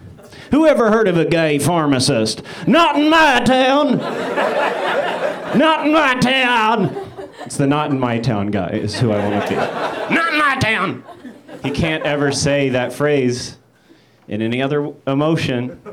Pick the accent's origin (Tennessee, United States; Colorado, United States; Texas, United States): Tennessee, United States; Nashville; now in Hollywood, United States; I love living in Hollywood. I'm from Nashville, Tennessee. But I love being here in Hollywood